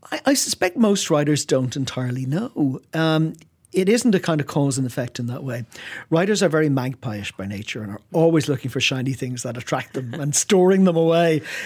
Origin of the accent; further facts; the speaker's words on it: Ireland; I grew up in Ireland at a time when we were poor.